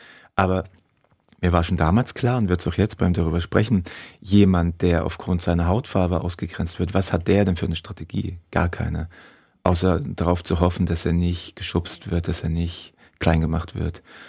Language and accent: German; Halle, Saxony-Anhalt, Germany; ich bin ja in Halle Silberhöhe groß geworden, im Plattenbauviertel. Vielleicht vergleichbar mit Berlin-Marzahn oder Leipzig-Grünau.